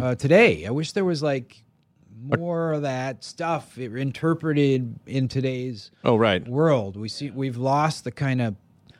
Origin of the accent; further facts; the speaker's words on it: Maryland, United States; No, I mean, I grew up in Maryland, and the thing that really changed my life was, you know, I grew up in kind of the suburbs